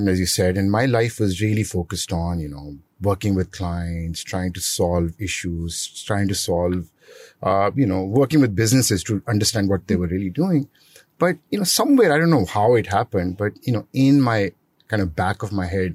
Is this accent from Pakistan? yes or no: yes; Pakistan; guys, I come from Pakistan. There's no one else there, right?